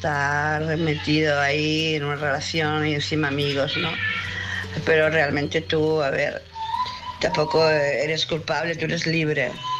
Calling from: Barcelona, Catalonia, Spain; Buenas noches … de Barcelona.

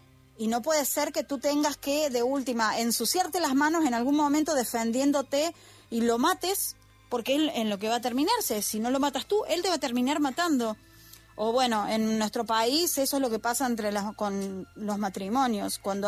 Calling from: Argentina; nosotros aquí en Argentina

